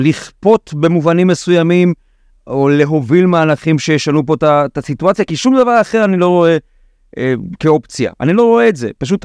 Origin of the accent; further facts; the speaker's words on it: Romania; אני בא מאחת מהאזות, רומניה, עשירה, יפה, אנשים זה, במרכז אירופה